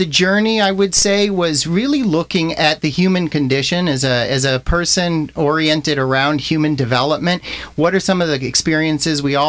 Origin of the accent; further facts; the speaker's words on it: Los Angeles, California, United States; I was born and raised on the West Side in Los Angeles.